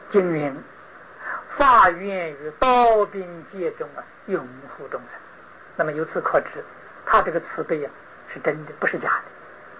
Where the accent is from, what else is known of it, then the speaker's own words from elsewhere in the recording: China; 我们中国人